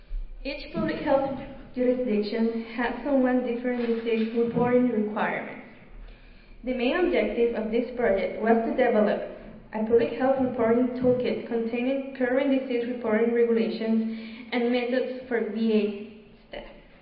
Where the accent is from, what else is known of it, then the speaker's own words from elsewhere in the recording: Puerto Rico; I am from Puerto Rico